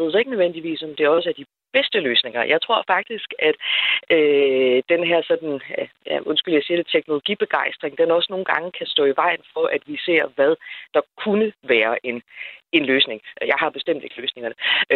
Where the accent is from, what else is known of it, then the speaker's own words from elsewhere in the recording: Region of Southern Denmark, Denmark; Jeg kommer selv ned fra Sydfyn af, hvor at den by, hvor jeg voksede op i, det kan knap nok kaldes